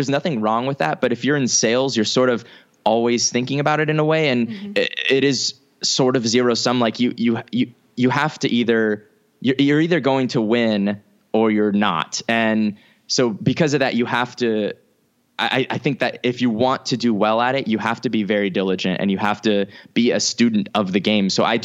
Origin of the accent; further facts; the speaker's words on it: California, United States; I grew up largely in the San Francisco Bay Area and it is high cost of living, but at the same time, I grew up in like the Silicon Valley house.